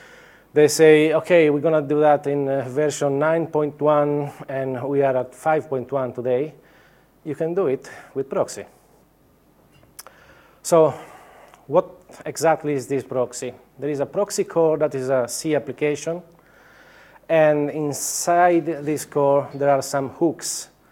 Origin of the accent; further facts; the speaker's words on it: Sardinia, Italy; English is a second language; also born or lived in Germany / United States / Fiji; now in Melbourne, Australia; So I came from Sardinia, Italy, to Germany, Orlando, Los Angeles, Fiji, Sydney, and Melbourne.